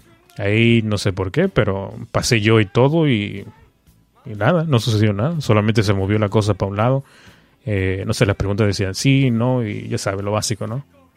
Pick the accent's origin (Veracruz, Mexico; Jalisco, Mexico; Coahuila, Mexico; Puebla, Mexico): Veracruz, Mexico; Catemaco; aquí nos agarramos porque soy de Catemaco, te vuelvo a repetir.